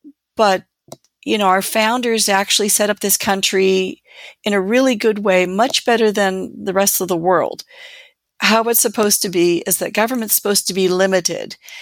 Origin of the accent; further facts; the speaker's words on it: Canada; I come from Canada and we have voter ID.